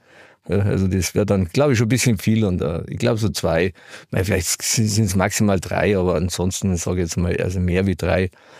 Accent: Munich, Bavaria, Germany; Ich bin aufgewachsen in Obergiesing

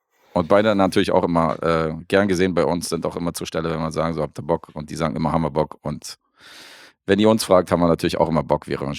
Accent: Serbia; Film aus Serbien für Lukas, Parada. Da gibt es mal einen Film aus meiner Heimat.

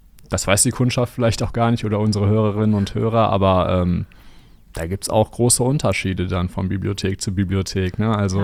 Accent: Düsseldorf, North Rhine-Westphalia, Germany; born there; Bin ich in Düsseldorf geboren.

